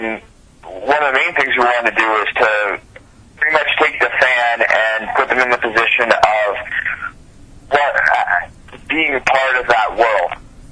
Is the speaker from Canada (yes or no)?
yes; Canada; you know, I grew up in Canada, so I didn't really have anybody to train